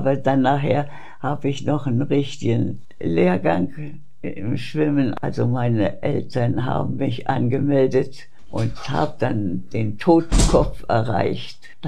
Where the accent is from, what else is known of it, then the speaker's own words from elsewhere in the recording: Iława, Warmian-Masurian Voivodeship, Poland; moved away; also born or lived in West Prussia; Ich bin geboren in Westpreußen und mein Vater wurde dann nach Ostpreußen versetzt und der Ort hieß Deutsch-Eylau. Es ist eine sehr schöne Gegend, dort sehr viel Wald, schöne, herrliche Seen.